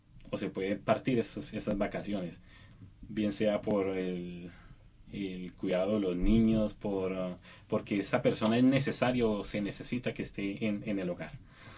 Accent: Colombia; yo soy de Colombia y me voy a ir a vacaciones en el 2013

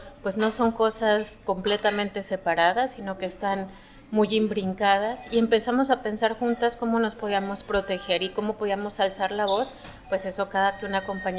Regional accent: Mexico; Sí, efectivamente, yo soy mexicana.

